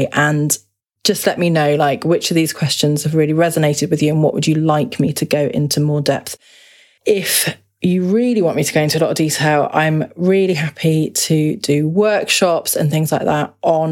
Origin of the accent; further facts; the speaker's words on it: United Kingdom; you know, I'm British, but we are quite negative about languages.